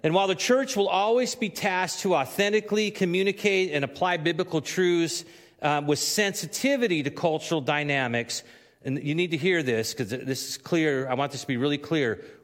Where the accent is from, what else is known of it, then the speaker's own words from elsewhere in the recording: Washington, United States; I remember when I was a child and I grew up living on Puget Sound up in Washington